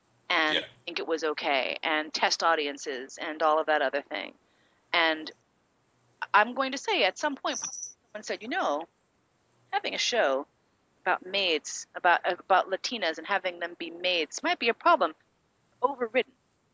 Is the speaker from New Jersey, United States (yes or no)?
no; New York, United States; I will say I'm a Northerner growing up in New York.